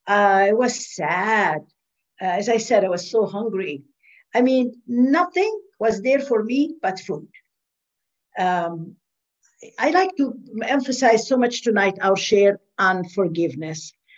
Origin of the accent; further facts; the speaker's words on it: Lebanon; moved away as an adult; I was raised in Lebanon. I was born and raised in Lebanon. I came here when I was 18, 19. I came from a huge family.